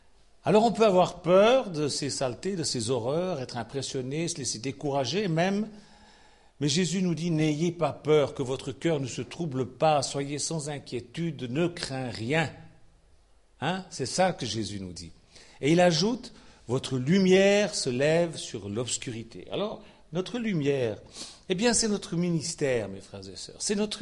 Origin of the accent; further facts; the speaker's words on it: Switzerland; Moi, je suis suisse encore.